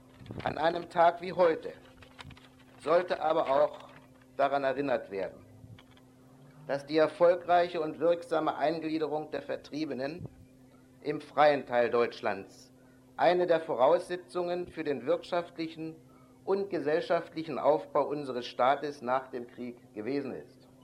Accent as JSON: {"language": "German", "town": "Wrocław", "region": "Lower Silesian Voivodeship", "country": "Poland", "tie": "born there", "said": "als gebürtiger Breslauer glaube ich, mir diese Anrede erlauben zu dürfen"}